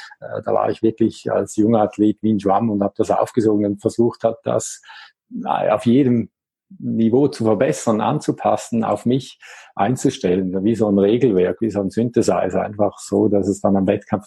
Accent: Appenzell, Switzerland; Also ich bin aufgewachsen, wohne immer noch im Appenzellerland. Das liegt ganz im Osten der Schweiz, nahe an Deutschland und Österreich, der beiden Grenzen.

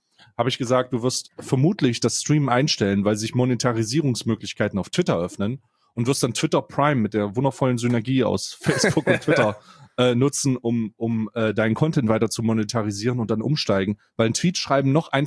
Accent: Saxony, Germany; born there; obwohl ich als gebürtiger Ostdeutscher dafür prädestiniert bin, sogar gebürtiger Sachse.

